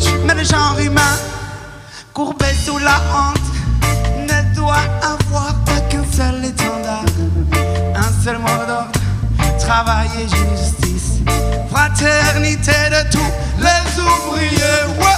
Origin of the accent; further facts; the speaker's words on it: Charleroi, Wallonia, Belgium; je viens de Charleroi, un espace plein de mines et de terrils. Presque. On parle wallon, t'as vu, hein?